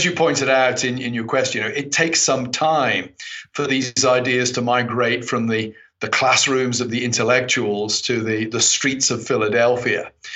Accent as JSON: {"language": "English", "region": "England", "country": "United Kingdom", "said": "I think, hey, I'm English."}